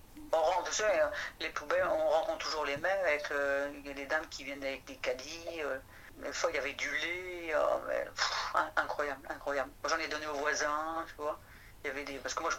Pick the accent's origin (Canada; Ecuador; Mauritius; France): France; moi, tu vois, en tant que petite Française, ça va, je me démerde.